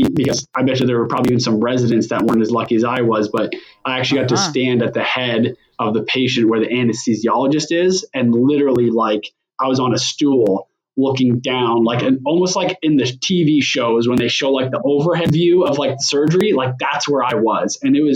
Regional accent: Ontario, Canada; accent: Canadian; I grew up in Ontario, about 2 hours west of Toronto. Small little town, about 15,000 people or so. Probably no one has ever heard of unless you're from the area.

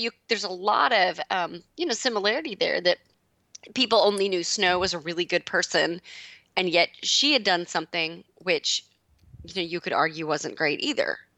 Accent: United States; Being American, we don't really get.

